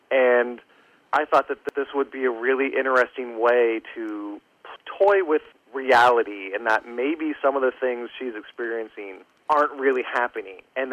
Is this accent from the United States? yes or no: yes; Pennsylvania, United States; now in New Jersey, United States; I live in New Jersey, but I grew up in Pennsylvania. So whenever I go home, I take Interstate 80 through the Poconos.